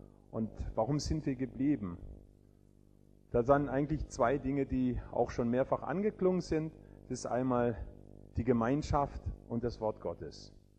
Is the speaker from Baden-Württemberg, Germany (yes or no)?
no; Bochum, North Rhine-Westphalia, Germany; Ich sage, ich bin aus Bochum und will morgen wieder fahren